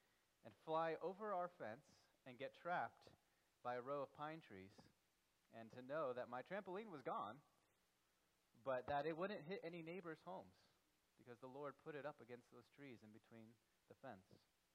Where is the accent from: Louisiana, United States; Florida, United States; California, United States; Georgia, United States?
Florida, United States; As I grew up in Central Florida, we had a season every year called hurricane season.